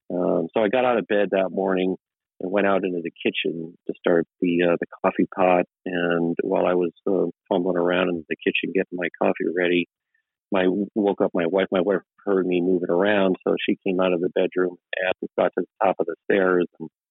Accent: Lebanon, Oregon, United States; sorted by Oregon and looked for records around my hometown of Lebanon.

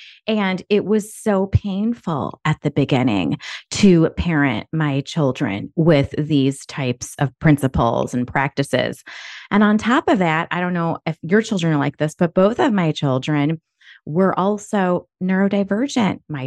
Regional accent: Philippines; I mean, I'm Filipino, so I totally understand like the Asian control that my parents had.

